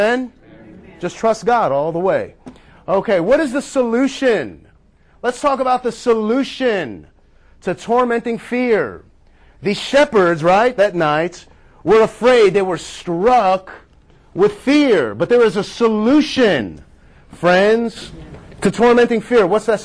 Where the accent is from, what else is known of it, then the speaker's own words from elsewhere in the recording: East Coast, United States; moved away as an adult; It was a new part of the country. We're from the East Coast. The East Coast is a different world.